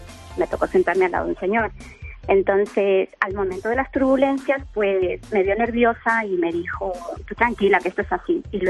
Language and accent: Spanish; Peru; Pues era la primera vez que viajaba en avión, 14 horas de vuelo. Soy de Perú.